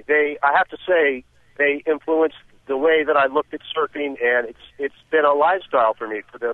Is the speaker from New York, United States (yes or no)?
no; San Diego, California, United States; when I was a kid, I grew up in San Diego, and I surfed in La Jolla Shores